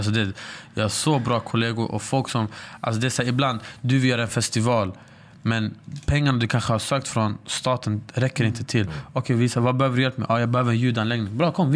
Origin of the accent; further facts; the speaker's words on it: Stockholm, Stockholm County, Sweden; just området jag är från, Rinkeby, mina vänner, ta typ min närmaste vän.